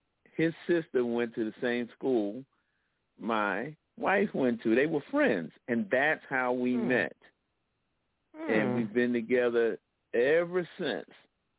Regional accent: Philadelphia, Pennsylvania, United States; I am a native, born and raised Philadelphian. That's where I grew up.

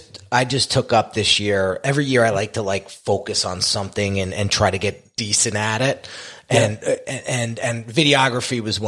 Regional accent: New Jersey, United States; it took me a lot of time growing up in Jersey where everything is flash. Everything, well, where I grew up, everything was flash.

